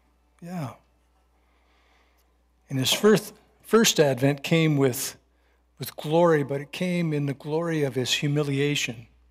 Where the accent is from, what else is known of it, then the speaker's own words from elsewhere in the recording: Scotland, United Kingdom; No, I am actually Scottish, believe it or not, with a French name.